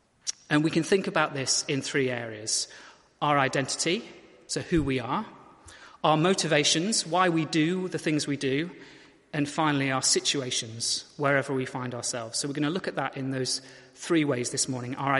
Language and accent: English; United Kingdom; I'm straight, I'm male, I'm white, I'm British